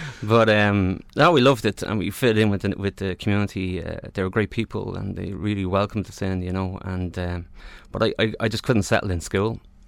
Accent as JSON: {"language": "English", "town": "Sligo", "region": "Connacht", "country": "Ireland", "tie": "born or raised there", "also_born_or_lived": "Newcastle", "said": "we ended up in Sligo. And there was like six of us. So five boys and one girl."}